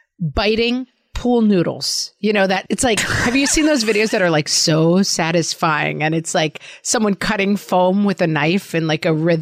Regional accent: New York, United States; accent: New York; I have, you know, my New York accent people don't like.

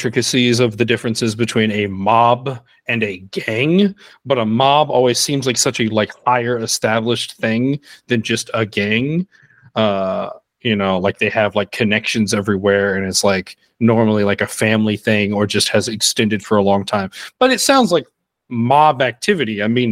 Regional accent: Texas, United States; Nah, look, I can say it. I'm from Texas. I see it.

